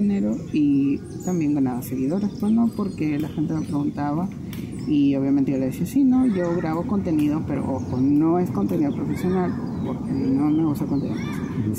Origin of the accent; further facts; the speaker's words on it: Piura, Peru; Yo soy de Piura. Del norte.